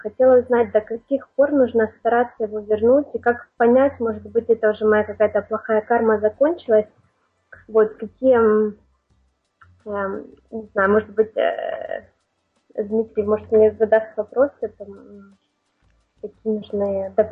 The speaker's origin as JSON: {"language": "Russian", "country": "Ukraine", "moved": "yes", "lives_now": "France", "said": "Я родом из Украины, сейчас живу во Франции."}